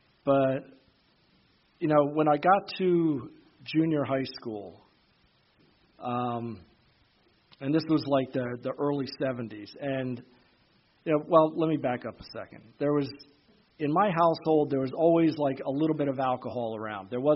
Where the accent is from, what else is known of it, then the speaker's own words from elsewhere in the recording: Pennsylvania, United States; born there; But I was born outside of Philadelphia in the suburbs into a totally normal, completely dysfunctional suburban household, old house, old neighborhood, old parents